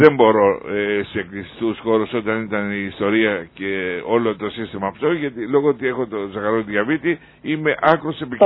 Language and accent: Greek; Zakynthos, Ionian Islands, Greece; Ξέρω, είμαι από τη Ζάκηθο. Το ξέρω.